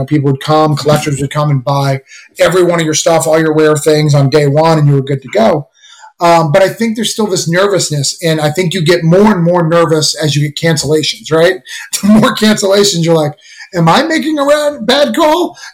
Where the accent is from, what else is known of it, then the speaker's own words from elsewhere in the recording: New England, United States; Well, I'm from the New England area, so I know Boston pretty well.